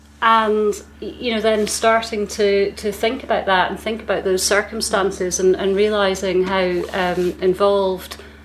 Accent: Scotland, United Kingdom; there's so many associations as a Scot, you know, with your knowledge of history

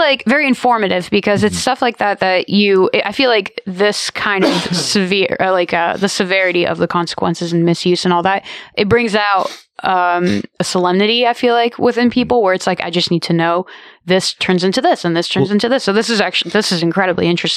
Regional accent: California, United States; moved away; I grew up in California, so most of the time people are like, no, guns, and that's it. Moving here was quite a culture shock

